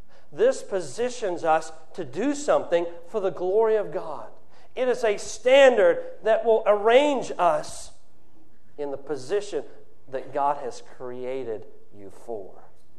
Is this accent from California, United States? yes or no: no; Ohio, United States; moved away as an adult; I was born in Ohio and raised in a small church there, not far from where I go to church now. And my wife and I, we got married and moved back to where she's from, South Carolina.